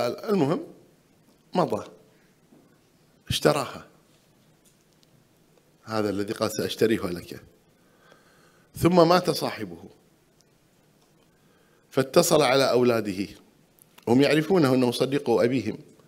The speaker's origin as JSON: {"language": "Arabic", "country": "Kuwait", "said": "يحدثني أحدهم يقول هذه حصلت عندنا في الكويت"}